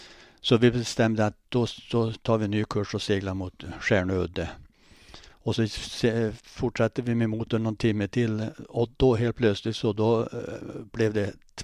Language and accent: Swedish; Rönholm, Västerbotten County, Sweden; also born or lived in Piteå; Det började ju redan i min hemby Rönholm som ligger då i Nordmalings skärgård, tvillingby till Ava brukar jag säga.